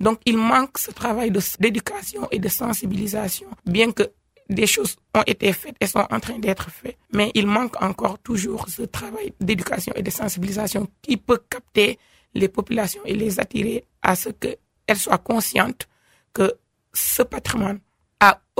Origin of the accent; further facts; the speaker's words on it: Senegal; Alors que je suis même originaire de cette zone du Saloum.